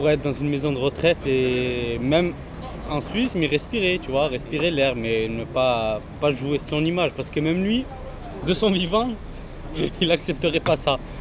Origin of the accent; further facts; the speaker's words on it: Morocco; Je suis marocain, je suis pas d'origine marocaine, parce que je suis marocain parce que j'ai mon passeport aussi marocain.